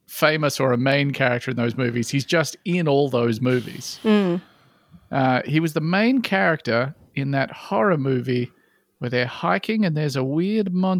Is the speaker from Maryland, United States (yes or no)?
no; Idaho, United States; I'm from Idaho.